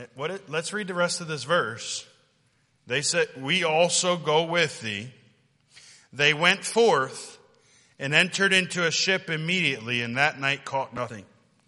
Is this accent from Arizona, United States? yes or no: no; Indiana, United States; I grew up here in Northwest Indiana.